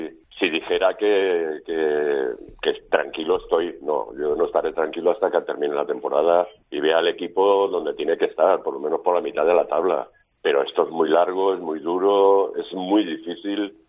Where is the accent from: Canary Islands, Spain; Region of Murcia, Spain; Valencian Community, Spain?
Valencian Community, Spain; los que somos valencianos y valencianistas